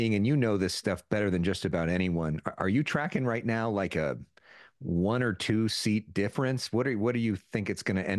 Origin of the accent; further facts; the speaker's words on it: California, United States; I am a proud Californian.